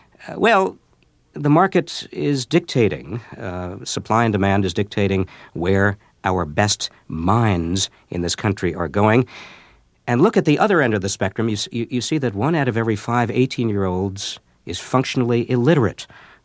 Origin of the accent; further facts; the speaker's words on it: United States; We are the American workforce. We are Americans who are engaged in making things and building things in America